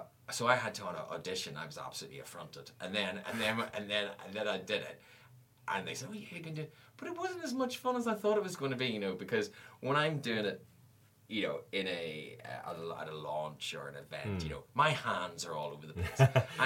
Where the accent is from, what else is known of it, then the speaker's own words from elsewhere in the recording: Belfast, Northern Ireland, United Kingdom; I grew up in Belfast. I was born in 1968